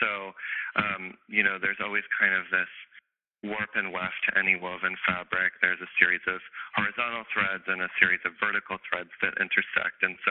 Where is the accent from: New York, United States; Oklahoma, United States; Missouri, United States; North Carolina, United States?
Missouri, United States; St. Louis; I'm from St. Louis.